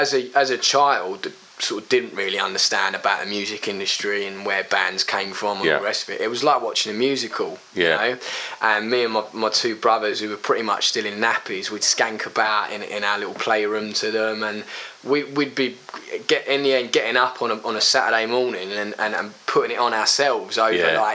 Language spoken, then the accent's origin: English; Brentwood, East of England, United Kingdom; also born or lived in Harold Wood; Yeah, always Brentwood, yeah.